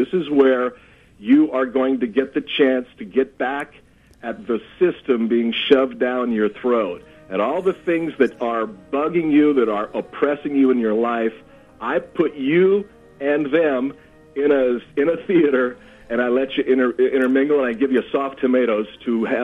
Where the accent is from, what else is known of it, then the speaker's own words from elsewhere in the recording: San Francisco, California, United States; And but really, my heart, I'm from San Francisco.